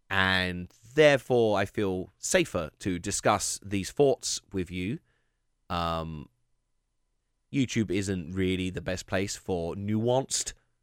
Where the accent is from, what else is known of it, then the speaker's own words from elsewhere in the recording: United Kingdom; because I'm British as well. I'm not even in America